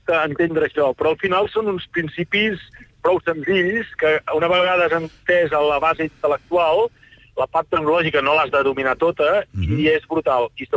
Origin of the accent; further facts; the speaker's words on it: Girona, Catalonia, Spain; jo soc gironí